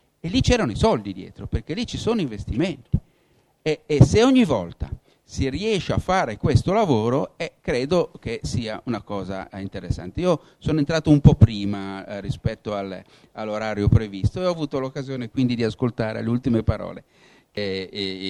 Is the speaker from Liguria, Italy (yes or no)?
yes; Genoa, Liguria, Italy; perché poi da genovesi guai a non farlo, insomma.